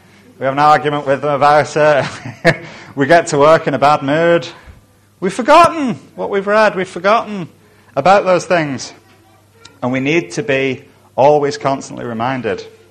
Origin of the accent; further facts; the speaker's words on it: United Kingdom; yeah, I am thoroughly British